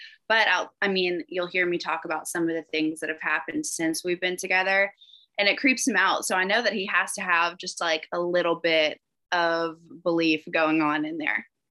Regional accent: the South, United States; I do still say y'all, and I feel like maybe that's the only way you would know I was from the South.

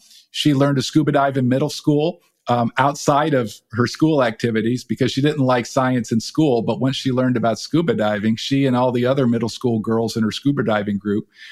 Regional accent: Las Vegas, Nevada, United States; I grew up in Las Vegas. I grew up in Nevada. So I think a lot about deserts and heat waves.

